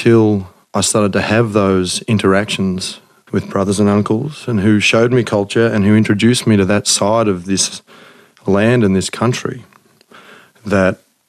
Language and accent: English; New South Wales, Australia; I grew up out in the Riverina